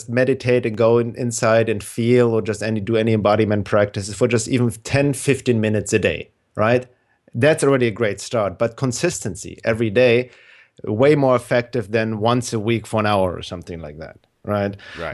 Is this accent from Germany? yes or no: yes; Germany; moved away as an adult; now in United States; I came from Germany in the 90s to the US to study drums and percussion, play in bands.